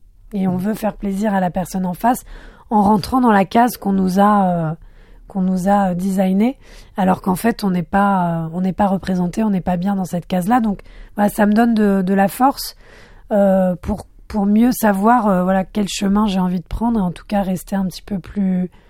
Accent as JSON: {"language": "French", "country": "France", "tie": "born or raised there", "first_language": "Arabic", "second_language": "French", "said": "comme ma mère ne parlait pas français quand j'étais petite, ma première langue... Ma langue maternelle, en fait, était l'arabe. Et puis, comme je vivais en France, le français a vite pris le pas"}